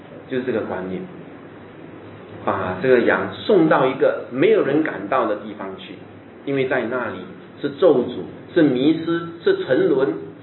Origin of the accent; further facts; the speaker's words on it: China; 可能用我们中国人的那种武侠小说来讲，就比较清楚明白一点了